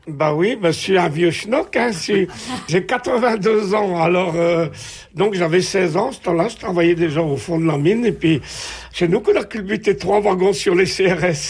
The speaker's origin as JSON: {"language": "French", "town": "Calonne-Liévin", "region": "Hauts-de-France", "country": "France", "said": "Moi je suis de Liévin, de Calonne-Liévin."}